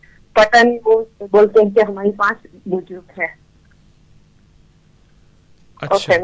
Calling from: Canada; Canada سے

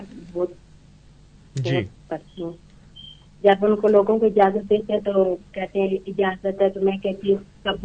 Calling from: United States; میں U S سے بات کر رہی ہوں.

